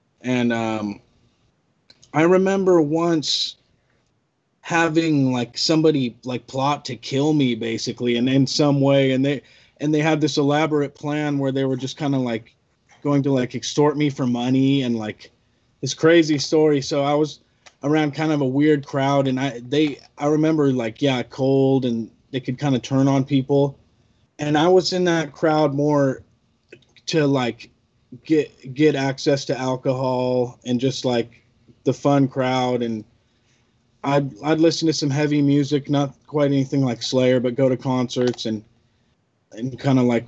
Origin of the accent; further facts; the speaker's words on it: Albany, Oregon, United States; I grew up in Albany, Oregon, and kind of a circle of, I was always kind of outside the circle